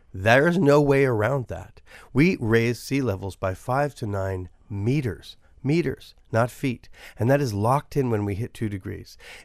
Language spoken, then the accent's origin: English; New York City, New York, United States; And I grew up in New York City as an activist with ACT UP, anti-apartheid movement back in the day.